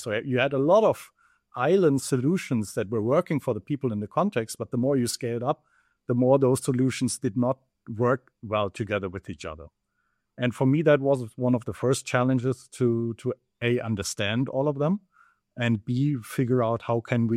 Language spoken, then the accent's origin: English; Germany; now in Amsterdam, Netherlands; I'm originally from Germany and currently I'm living in the beautiful Amsterdam